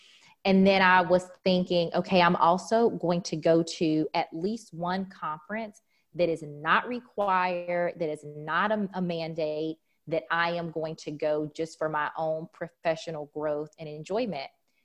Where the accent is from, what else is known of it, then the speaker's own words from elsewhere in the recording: United States; just as an homage to the fact that, you know, I am African American.